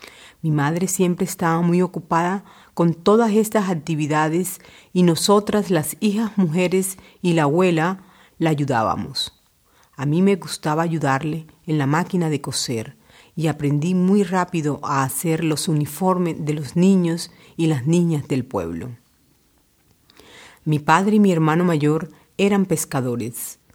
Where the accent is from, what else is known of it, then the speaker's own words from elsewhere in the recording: Bolívar, Colombia; now in Olten, Switzerland; de Colombia. … Tengo 29 años y vengo de Colombia, de un pueblo de pescadores que está cerca de la ciudad de Cartagena. Me casé en Suiza y tengo dos hijos.